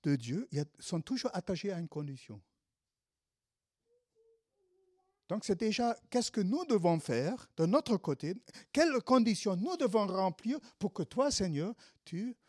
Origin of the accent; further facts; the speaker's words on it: Senegal; Et nous, en tant que Sénégalais, nous, on a juste, on a pu trouver, je pense, à l'époque, c'était 2500 euros.